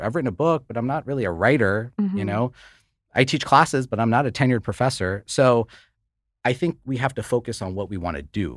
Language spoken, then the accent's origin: English; United States; You know, we both grew up in the United States.